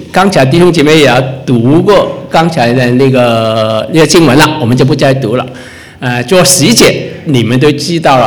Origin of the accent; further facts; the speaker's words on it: Hong Kong; also born or lived in United States; now in Ottawa, Canada; 我们第一段的时间是在香港跟美国，我是在香港出生长大，在美国读书啊。然后第二段时间我们来到渥太华三十多年